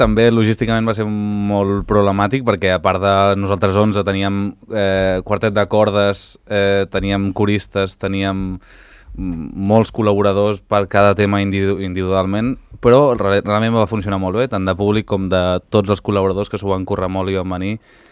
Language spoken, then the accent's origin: Catalan; Sant Cugat, Catalonia, Spain; la majoria del grup som de Sant Cugat, jo sóc de Sant Cugat